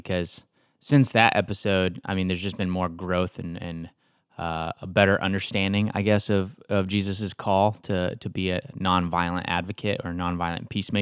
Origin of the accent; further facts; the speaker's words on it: Texas, United States; now in Atlanta, United States; we're enjoying Atlanta. She's from California. I'm from Texas. So, I mean, I'm a Cowboys fan